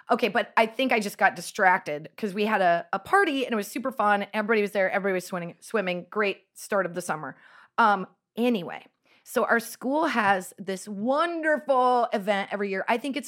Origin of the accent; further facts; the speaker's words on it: Nebraska, United States; when we were growing up in the Midwest in like a little town, you know, I would say it's like 50 Shades of White, but like there were all these towns, like a German town, Polish town, Czech town.